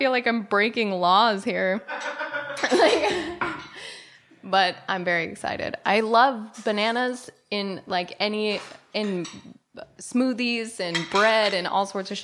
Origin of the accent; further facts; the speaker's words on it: United States; Yeah, vi I'm American.